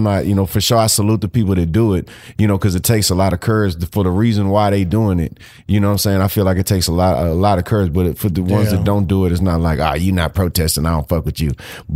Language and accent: English; Texas, United States; Just how I always was grown, bred as a Texan, grown up.